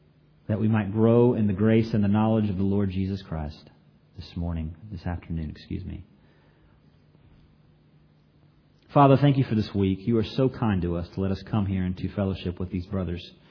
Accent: Florida, United States; And so growing up in Florida, I always looked forward to hurricane season.

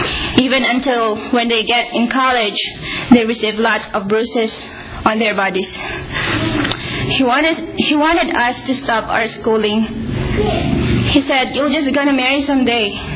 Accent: Philippines; English is a second language; moved away as an adult; now in Canada; I was born in the Philippines and just got here in Canada a year ago to work as a caregiver.

